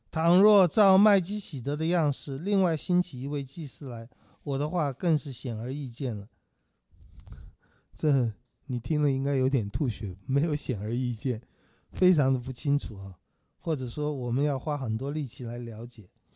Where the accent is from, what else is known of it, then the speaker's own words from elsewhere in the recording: China; Law 的神圣和尊贵是我们中国人很难想象的